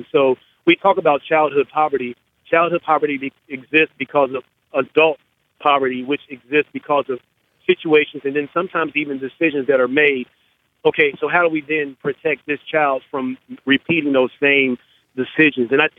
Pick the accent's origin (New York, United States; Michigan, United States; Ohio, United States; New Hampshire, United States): Ohio, United States; Cincinnati; my mom was a teen parent, so she had me at 15, and we grew up in Over the Rhine